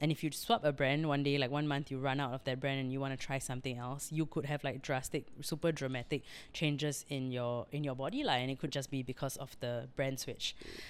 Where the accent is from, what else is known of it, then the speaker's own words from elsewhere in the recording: Singapore; as a Singaporean